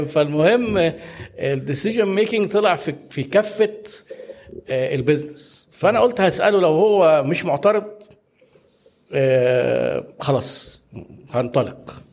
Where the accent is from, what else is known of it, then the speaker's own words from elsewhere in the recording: Egypt; لا ده اللي هو عندنا في مصر اللي هو ال 100 مليون مدرب الفريق